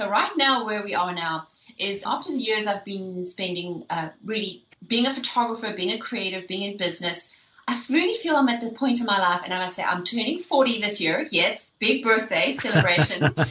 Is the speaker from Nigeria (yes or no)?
no; South Africa; I'm not from around these parts. I'm from the south, but the way south, past the equator in South Africa. And so I grew up and was born and raised in South Africa in the 70s, and I grew up under apartheid.